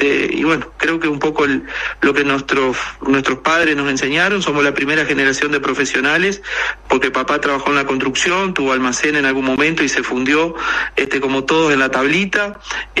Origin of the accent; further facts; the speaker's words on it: Fray Bentos, Río Negro, Uruguay; moved away as an adult; now in Salto, Uruguay; yo hoy llevo más años viviendo en Salto que en mi Fray Bentos. En Fray Bentos viví 18 años, acá en Salto llevo 28. Entonces ya hoy me considero un salteño por adopción.